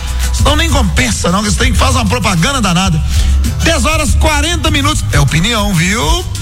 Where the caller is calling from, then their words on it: Belo Oriente, Minas Gerais, Brazil; Eu sou de Córrego Fundo, zona rural de Belo Oriente.